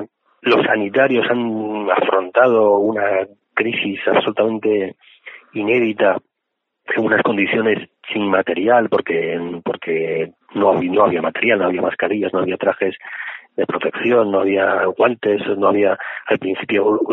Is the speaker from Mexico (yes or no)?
no; Asturias, Spain; now in Madrid, Spain; Yo, por ejemplo, que soy de Asturias, hasta mañana no voy a volver después de 4 meses.